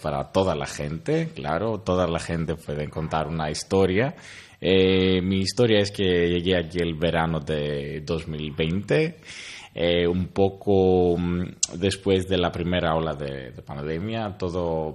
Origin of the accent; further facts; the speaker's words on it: Greece; Spanish is a second language; Entonces para mí todo era nuevo, pero en un ambiente muy familiar de Grecia, de donde vengo.